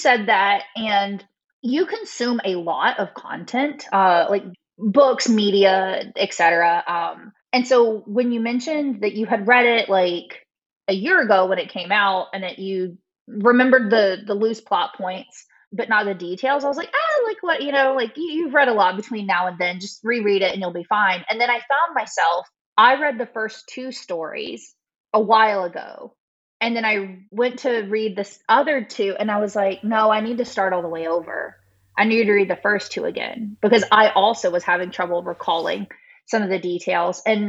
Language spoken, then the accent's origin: English; New England, United States; I should have called them scratchers. I'm from New England.